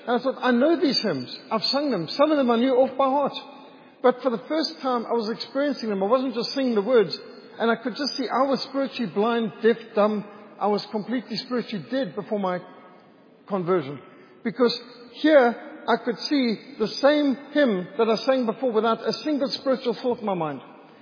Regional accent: Bulawayo, Zimbabwe; I was brought up in Bulawayo, Matabeleland, but it was not Zimbabwe then. That was Rhodesia. It's Zimbabwe now.

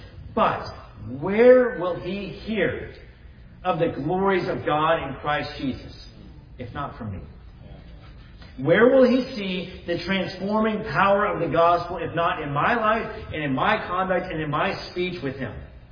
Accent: Texas, United States; I am a nationally born U.S. citizen. I'm grateful for that. And I'm a Texan

